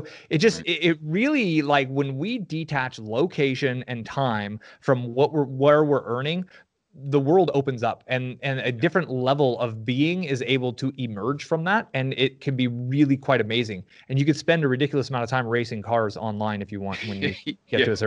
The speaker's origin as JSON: {"language": "English", "town": "San Francisco", "region": "California", "country": "United States", "tie": "born or raised there", "said": "I grew up in the San Francisco area, and boy, those tax bills, man, they just hit hard in that state, right?"}